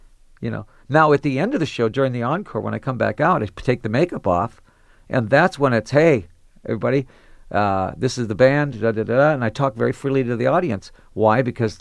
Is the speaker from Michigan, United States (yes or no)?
yes; Detroit, Michigan, United States; It was the fact that, in fact, I was from Detroit, where you better, I got in a lot of fights when I was a little kid in Detroit. And then when we moved back to Detroit, again, back to the toughest neighborhoods in the world